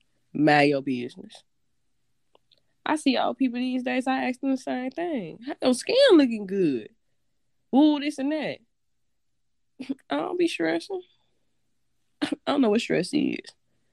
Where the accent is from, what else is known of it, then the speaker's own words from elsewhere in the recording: Chicago, Illinois, United States; I'm from Chicago. Born and raised. I don't care where I've been stationed at. Chicago to the bone.